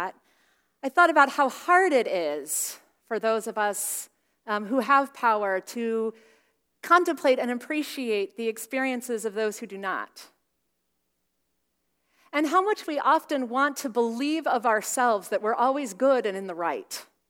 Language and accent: English; Charlottesville, Virginia, United States; Because I grew up in Charlottesville, going to school there, and then in college there